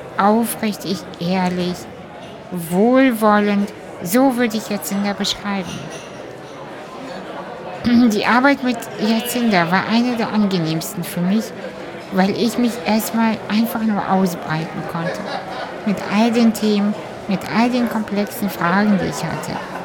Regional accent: Hamburg, Germany; Aber ich bin ja in Hamburg auch aufgewachsen und fühle mich am Wasser wohl.

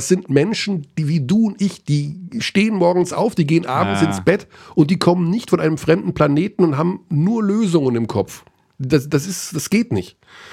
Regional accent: Hagen, North Rhine-Westphalia, Germany; es ist direkt neben meiner Heimatstadt

